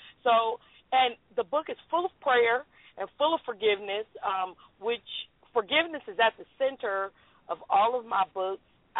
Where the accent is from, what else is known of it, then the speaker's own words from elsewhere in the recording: Cleveland, Ohio, United States; now in Dallas, United States; I debuted it in Cleveland, Ohio, which is my hometown, and then we moved to Dallas